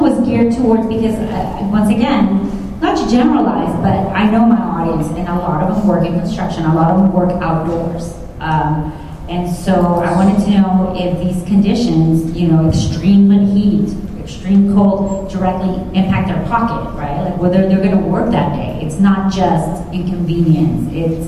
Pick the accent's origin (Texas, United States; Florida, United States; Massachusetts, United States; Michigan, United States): Texas, United States; Dallas; You know, I grew up in Dallas, Fort Worth, and I remember some ice storms, but nothing like what we've had the last couple of years.